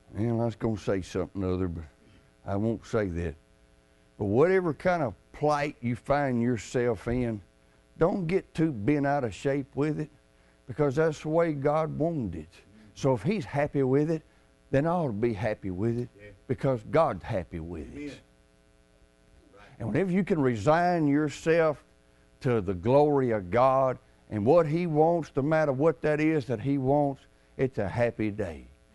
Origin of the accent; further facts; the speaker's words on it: Tennessee, United States; I was raised down in Tennessee. I lived down there 40. Born, raised, middle Tennessee.